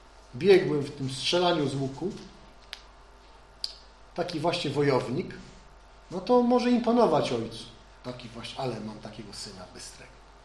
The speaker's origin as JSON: {"language": "Polish", "town": "Gdańsk", "region": "Pomeranian Voivodeship", "country": "Poland", "lives_now": "Wrocław, Poland", "said": "tam, gdzie ja jestem, z Gdańska, tam w ogóle nie miało to znaczenia. Czy teraz we Wrocławiu?"}